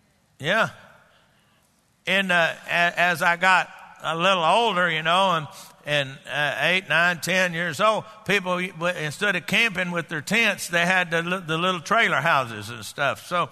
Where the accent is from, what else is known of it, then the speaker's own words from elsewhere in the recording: Texas, United States; I'm from Texas. We say I ain't down there.